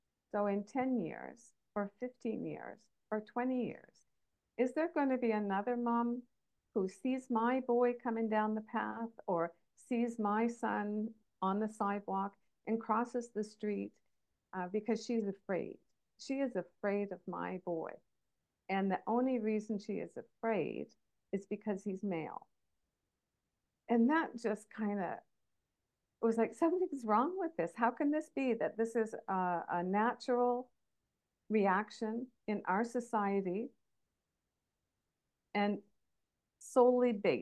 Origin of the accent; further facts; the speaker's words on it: Canada; also born or lived in Thailand / Qatar / Georgia; now in Japan; I am a Canadian who has relocated to Japan.